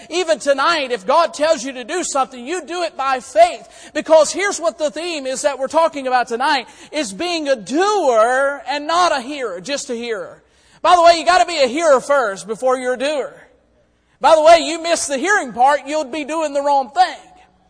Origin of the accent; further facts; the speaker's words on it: Florida, United States; I'm from Florida. I'm from the South. I use a different language.